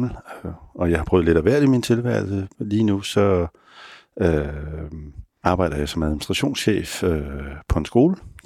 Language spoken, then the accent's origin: Danish; Capital Region of Denmark, Denmark; Og så er jeg fra Vestegnen for øvrigt.